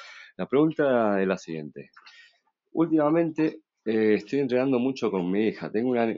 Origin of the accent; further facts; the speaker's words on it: Argentina; now in Spain; soy argentino, pero hace muchos años que vivo en España.